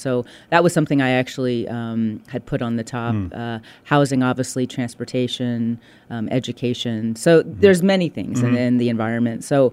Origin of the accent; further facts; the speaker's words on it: Galway, Connacht, Ireland; moved away as an adult; now in United States; So, when I moved over from Ireland, from Galway, Ireland, my kids were very young. Mm. So 3, 5, and 7, had to kind of reinvent myself, or chose to reinvent myself after being a professor in Ireland